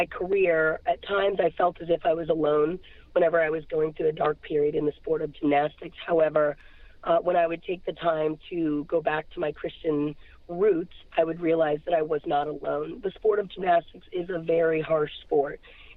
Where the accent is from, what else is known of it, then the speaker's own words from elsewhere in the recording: Silver Spring, Maryland, United States; I grew up in Silver Spring, Maryland. I have an older sister and a younger brother.